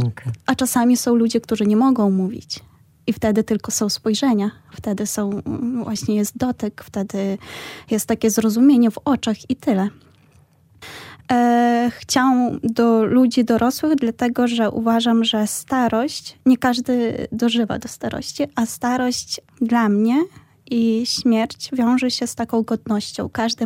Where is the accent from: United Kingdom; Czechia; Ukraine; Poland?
Ukraine; Polish is a second language; Tak, pochodzę z Ukrainy, pochodzę z rodziny mieszanej.